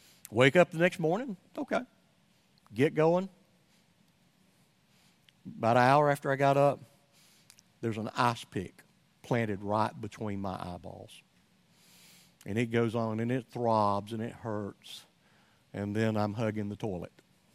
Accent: Somerville, Georgia, United States; I'm from Somerville, Georgia. It's a Coke.

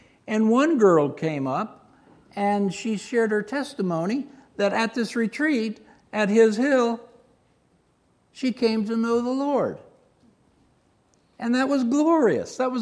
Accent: the South, United States; I was raised in the South, and when I got saved, the big thing going was the church softball league

